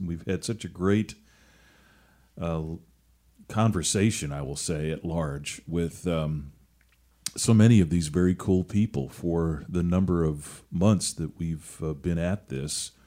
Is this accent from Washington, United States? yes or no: yes; Seattle, Washington, United States; And I grew up in the Seattle area, so we're used to that sort of drizzle, right?